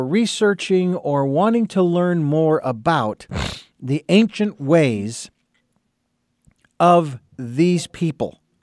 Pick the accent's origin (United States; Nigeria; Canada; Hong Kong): United States; Phoenix, Arizona; you traveled to Arizona, which is my home state. It's where I was born and raised in Phoenix.